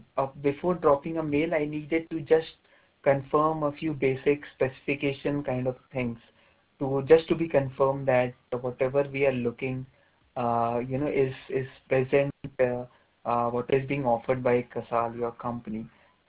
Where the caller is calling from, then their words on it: India; I'm calling from India.